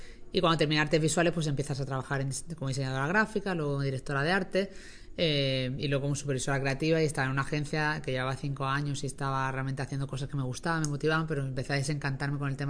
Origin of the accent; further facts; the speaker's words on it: Málaga, Andalusia, Spain; Nací en Málaga y me crié en Málaga.